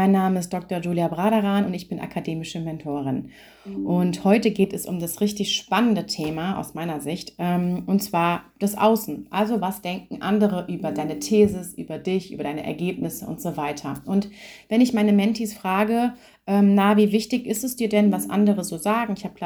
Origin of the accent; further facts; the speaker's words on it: Hanau, Hesse, Germany; ich komme irgendwie aus Hanau